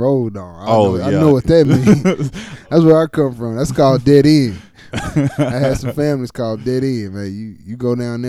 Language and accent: English; Crockett, Texas, United States; also born or lived in Houston / Dallas; No, so I'm actually from Crockett, Texas, which nobody usually knows. So I usually just go with Houston or Dallas during the summers, raised in both. But I'm originally from Crockett, Texas